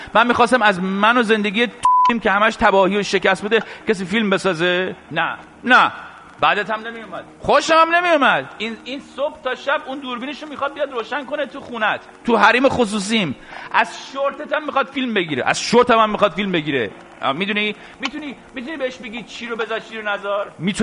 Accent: Iran; moved away; خب از ایران اومدم بیرون.

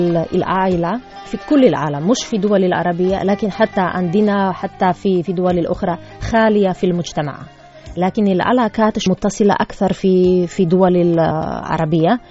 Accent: Slovakia; Arabic is a second language; انا سلوفاكيه وما عندي اسم سلوفاكي

